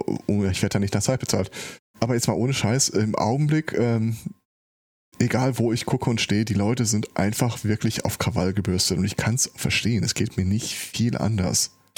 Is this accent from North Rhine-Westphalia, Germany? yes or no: yes; Hagen, North Rhine-Westphalia, Germany; Meine Heimatstadt.